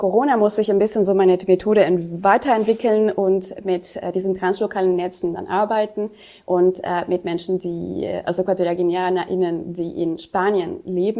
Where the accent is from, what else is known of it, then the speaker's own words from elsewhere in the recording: Paraguay; first language Jopara; German is a second language; ich bin in Paraguay geboren und aufgewachsen, meine Muttersprache ist Yopada, was auch eine Kreolsprache, so eine Mischsprache ist.